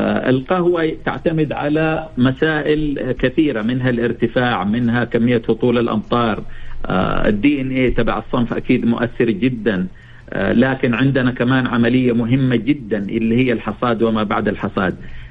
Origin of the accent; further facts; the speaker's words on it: Jeddah, Makkah Province, Saudi Arabia; نعم عندنا في جدة